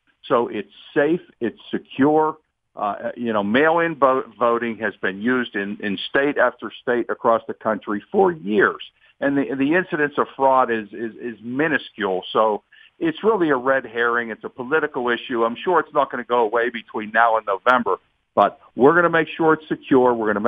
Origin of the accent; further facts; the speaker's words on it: United States; I think as an American, I feel very proud that we have a woman of color who's on a major ticket